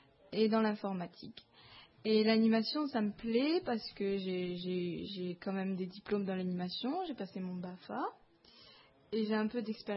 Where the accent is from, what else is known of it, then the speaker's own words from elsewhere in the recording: Grand Est, France; born there; Je viens précisément du nord-est de Nancy, à Meurthe-et-Moselle.